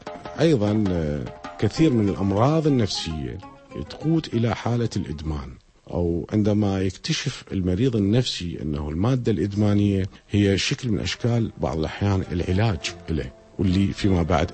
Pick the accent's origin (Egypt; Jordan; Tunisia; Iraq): Iraq; moved away; طبعا احنا طلعنا من العراق نتيجة ظروف صعبة سياسية وما شابه ذلك.